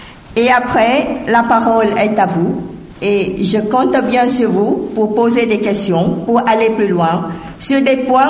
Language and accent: French; Cambodia; now in France; mon pays d'origine, le Cambodge, est bouddhiste à 95%. Je suis arrivée en France en 1980. J'ai donc changé de culture, j'ai donc changé de pays, j'ai aussi changé, j'allais dire, de voie spirituelle.